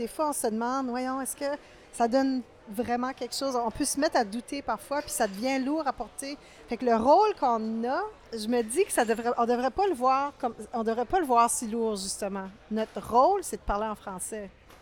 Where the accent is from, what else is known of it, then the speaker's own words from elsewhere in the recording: Canada; Moi, je suis acadienne.